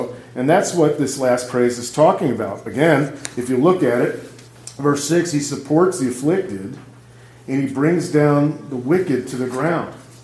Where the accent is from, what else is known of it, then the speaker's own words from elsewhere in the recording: Los Angeles, California, United States; It was the same when I grew up in Los Angeles.